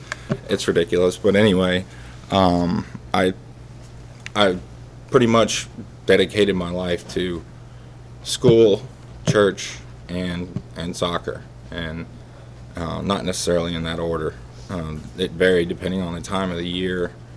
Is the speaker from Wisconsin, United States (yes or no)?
no; Lexington, Kentucky, United States; also born or lived in Indiana; So, anyway, Lexington's my home, and that was a little odd since I was born in Indiana.